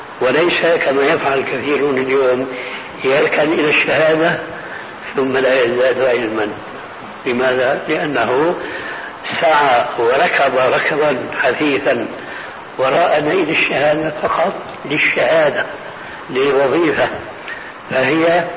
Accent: Syria; كما قال بعض الظرفاء عندنا في سوريا

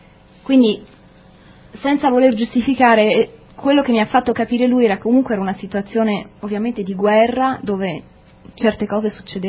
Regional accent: Sardinia, Italy; io vengo originariamente dalla Sardegna. Ha sentito che il mio accento non era decisamente cubano

